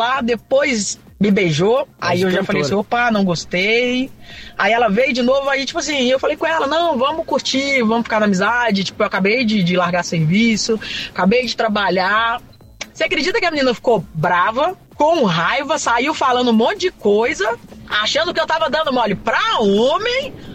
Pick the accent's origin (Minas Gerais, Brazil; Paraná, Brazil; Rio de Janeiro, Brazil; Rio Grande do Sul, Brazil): Minas Gerais, Brazil; Belo Horizonte; sou de BH.